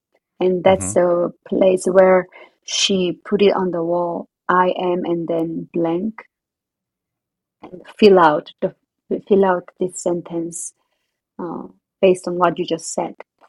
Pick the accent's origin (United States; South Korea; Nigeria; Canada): South Korea; English is a second language; because I'm not from Italia, where the operatic singing came initially, or I'm not European, I'm not like English speaker, but I'm just Korean, but it's still okay because I'm enough as who I am.